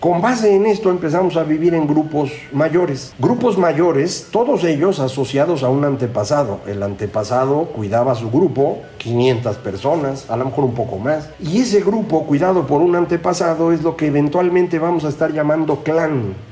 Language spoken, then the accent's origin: Spanish; Veracruz, Mexico; Y esos son también los que conocemos aquí en Guerrero, cuando yo soy de Veracruz, también ahí cerquita.